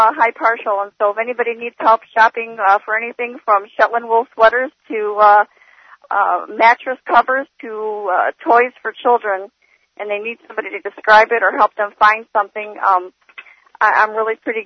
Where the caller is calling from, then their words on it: Ohio, United States; I'm in Ohio.